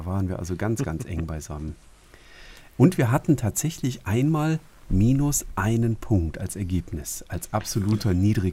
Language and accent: German; Herzogenrath, North Rhine-Westphalia, Germany; oh, das sind die Farben meiner Heimatstadt hier, Herzogenrath, spiele ich mal in Gelb-Rot.